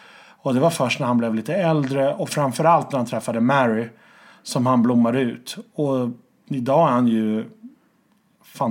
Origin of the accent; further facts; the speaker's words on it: Sweden; Det är ju först de sista åren som vi svenskar har börjat anamma det här.